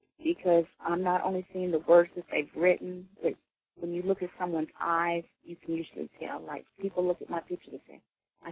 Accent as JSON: {"language": "English", "region": "Oklahoma", "country": "United States", "said": "I'm from Oklahoma. I've never been out of Oklahoma."}